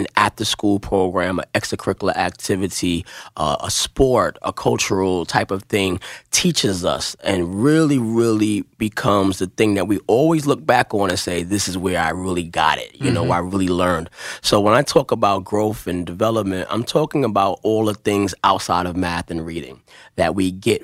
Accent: Brooklyn, New York, United States; born or raised there

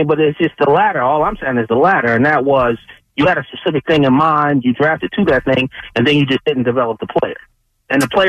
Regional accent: Philadelphia, Pennsylvania, United States; I was never a football guy, but I mean, I grew up in down in South Philly, so when the Eagles were winning, I would always watch.

